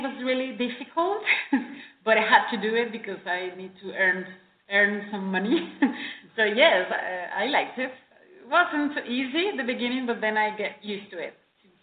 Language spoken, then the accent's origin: English; Mexico; I think it was in the 2011 when I came back from Granada. I stayed there for years and a half. And I came back to Mexico and I went with my family to Mazamitla, to the mountains here.